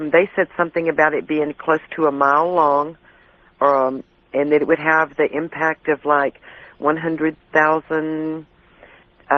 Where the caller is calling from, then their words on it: Angleton, Texas, United States; I'm calling from Angleton, Texas.